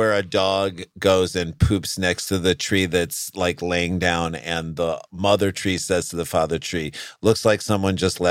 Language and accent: English; Missouri, United States; There's an M. We're from Missouri.